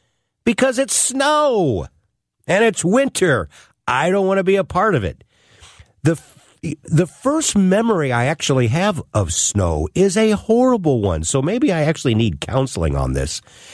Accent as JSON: {"language": "English", "town": "Florissant", "region": "Missouri", "country": "United States", "tie": "born or raised there", "said": "I was the kid that who would go out and play with my friends up growing up in Florissant, North County, and the snow would come down, and we'd have a snow day."}